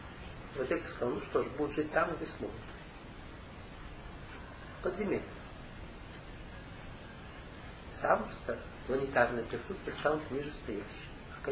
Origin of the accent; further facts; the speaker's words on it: Russia; Я россиянин.